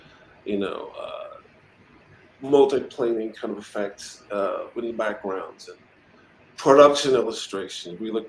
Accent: Los Angeles, California, United States; my conditions growing up in South Central weren't that much different than kids on the other side of town

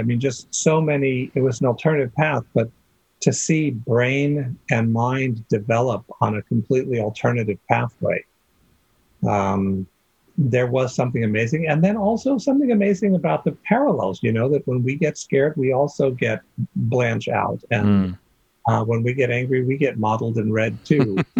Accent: San Francisco, California, United States; I grew up in San Francisco and there is an undeveloped area in the west northern part of the city that's cliff and beach.

